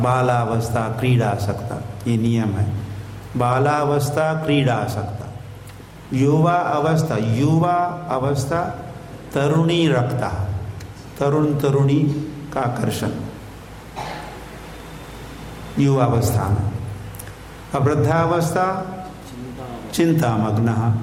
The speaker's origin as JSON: {"language": "Hindi", "region": "Maharashtra", "country": "India", "tie": "born or raised there", "said": "हमारे महाराष्ट्र हमारे गांव के बच्चे जैसे खेलते हैं, न्यूयॉर्क के बच्चे थोड़े ही खेलेंगे।"}